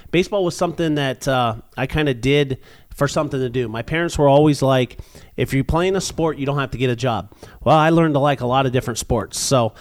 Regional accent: Ohio, United States; I'm originally from Ohio. Grew up very as you would imagine, from Ohio. Both parents worked for General Motors, so very unionized.

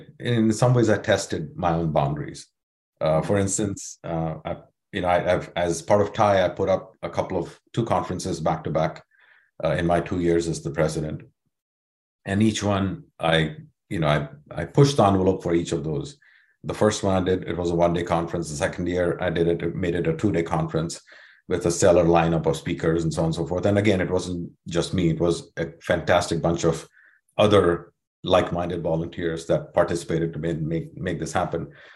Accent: Mumbai, Maharashtra, India; So I was born in Mumbai. It was Bombay back then, but Mumbai, India. I grew up in a very, I'll just say, a middle class family.

